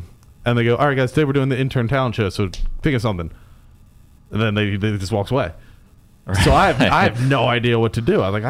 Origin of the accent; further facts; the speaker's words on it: Mount Laurel, New Jersey, United States; I'm from Mount Laurel. They got my town wrong.